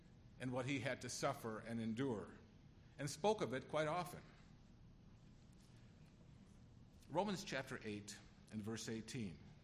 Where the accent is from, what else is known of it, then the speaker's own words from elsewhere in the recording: United States; My parents were looking for a home. They finally found a home in the United States. I grew up in the Ukrainian community of other immigrants